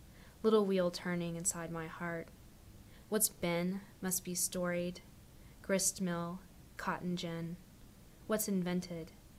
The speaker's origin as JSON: {"language": "English", "region": "the South", "country": "United States", "lives_now": "San Francisco, United States", "said": "I get asked a lot where my accent went. And, you know, there's this performativity to being Southern"}